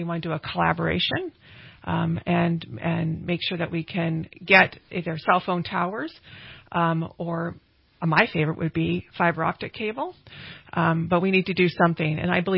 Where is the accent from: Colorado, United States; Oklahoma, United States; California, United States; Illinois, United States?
California, United States; Redding; now in Nevada County, United States; Well, I live in Nevada County. I grew up here in Redding, went to Shasta High